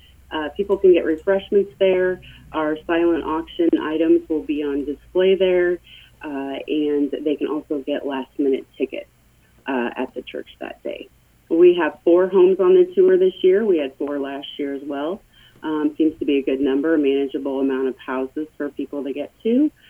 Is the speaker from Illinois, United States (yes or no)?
no; Oskaloosa, Iowa, United States; I grew up in Oskaloosa